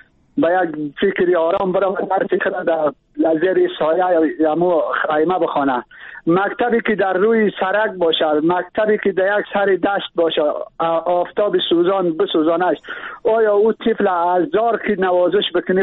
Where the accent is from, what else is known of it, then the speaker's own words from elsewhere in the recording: Badakhshan, Afghanistan; من اصلی از ولایت بدخشان هستم،